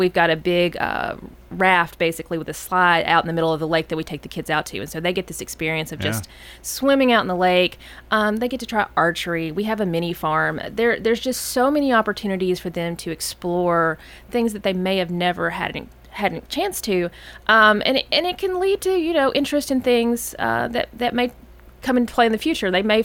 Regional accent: Nashville, Tennessee, United States; I'm from Nashville

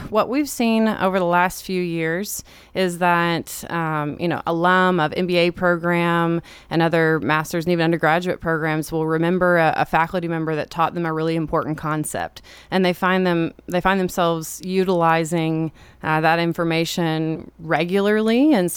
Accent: Tennessee, United States; so it was really exciting for me to get to come back to my home state. I'm originally from Sumner County.

